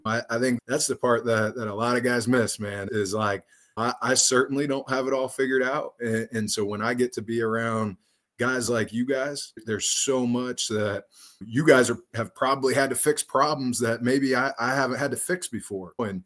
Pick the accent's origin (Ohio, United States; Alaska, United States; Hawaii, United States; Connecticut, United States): Ohio, United States; I'm from Northwest Ohio. I had the opportunity to go up and played there for 4 years at the University of Findlay.